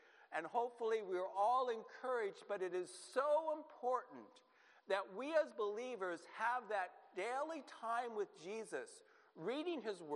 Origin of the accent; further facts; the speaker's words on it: Williamsport, Pennsylvania, United States; I grew up in Williamsport, PA